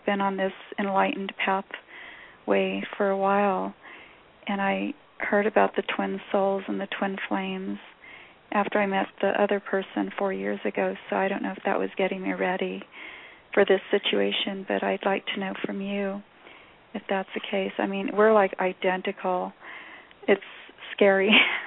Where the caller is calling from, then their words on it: New Mexico, United States; I'm from New Mexico